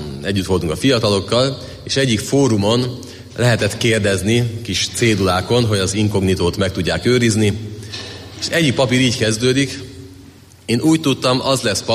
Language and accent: Hungarian; Budapest, Hungary; a Kaposvári Egyházmegyét választottam budapestiként